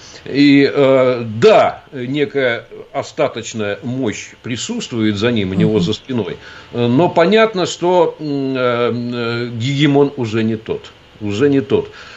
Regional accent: Far East, Russia; Я же вырос, детство провел на Дальнем Востоке.

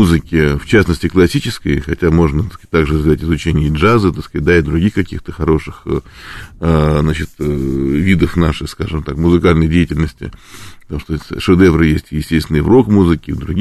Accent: Moscow, Russia; И я хочу похвалить наш город и мой родной город Москву

